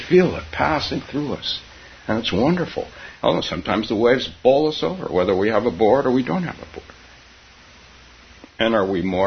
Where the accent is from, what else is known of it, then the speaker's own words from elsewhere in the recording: California, United States; as a teenager growing up on the West Coast, starting about 15 or 16, I grew up in Northern California, so we were a little behind Southern California.